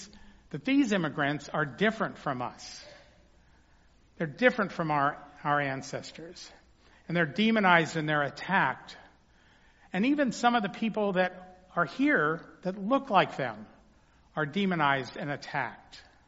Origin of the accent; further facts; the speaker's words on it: Los Angeles, California, United States; When I was a kid, I grew up in Los Angeles, and the teachers would say, who of you were born in California? And there'd be like one or two kids that would raise their hands. And I wasn't one of them